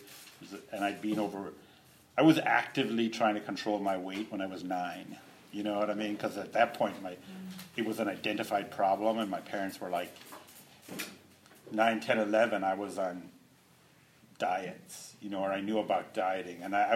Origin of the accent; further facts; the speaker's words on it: west of Ireland, Ireland; I'm from Ireland, I grew up there, I grew up on a farm on the West Coast